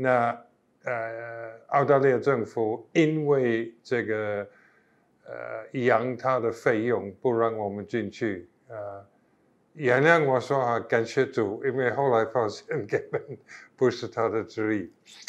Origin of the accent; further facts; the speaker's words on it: United Kingdom; Chinese is a second language; moved away as an adult; now in Taiwan; 我是英国人，我53年之前第一次来到台湾，如果是台湾人就民国58年，如果不是的话1969年。